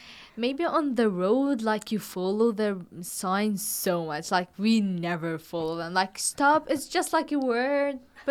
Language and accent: English; Lebanon; I'm from Lebanon. It's in Asia.